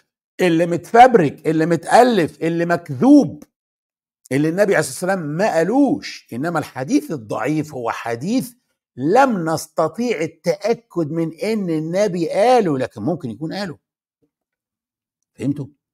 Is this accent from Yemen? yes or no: no; Egypt; انا فلسطيني من اب وام مصريين، الى ان تتحرر فلسطين ارجع بقى تاني مصري بقى، انما قبل كده انا فلسطيني.